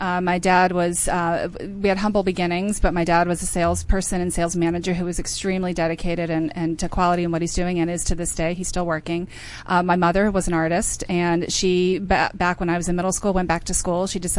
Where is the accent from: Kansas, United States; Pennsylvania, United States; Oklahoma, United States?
Pennsylvania, United States; Pittsburgh; I'm from Pittsburgh, Pennsylvania.